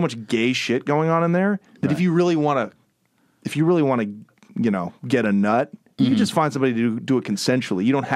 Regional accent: Switzerland; I'm from Switzerland

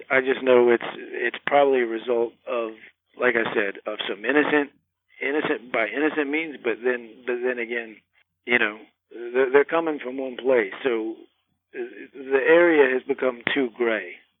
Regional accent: West Virginia, United States; growing up in West Virginia, you know, it's been all over the news for years and years.

